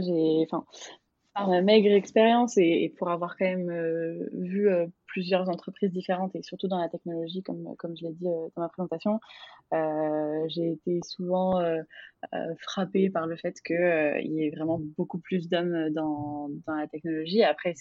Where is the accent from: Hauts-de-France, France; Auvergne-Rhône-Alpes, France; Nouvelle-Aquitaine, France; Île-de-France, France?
Auvergne-Rhône-Alpes, France; vu que je suis savoyarde, j'adore les sports de montagne et tout ce qui va avec.